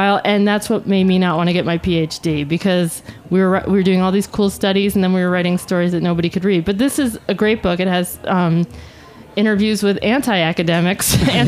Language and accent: English; Ireland; I'm Irish. I don't like to waste liquor